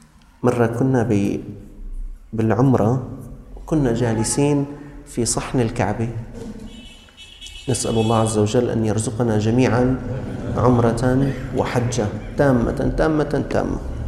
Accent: Syria; انتبه بأننا نحن من الشام، يعني طريقة كلامنا وتعاملنا مع بعض.

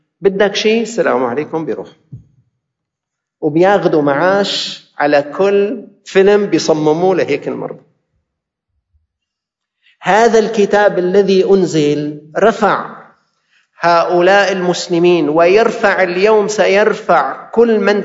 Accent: Syria; اللي عندنا بسوريا

